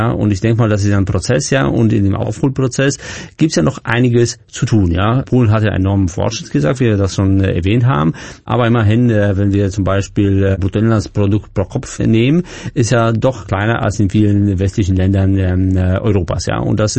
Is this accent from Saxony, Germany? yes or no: no; Augsburg, Bavaria, Germany; da war ich da in Augsburg, in meiner Heimatstadt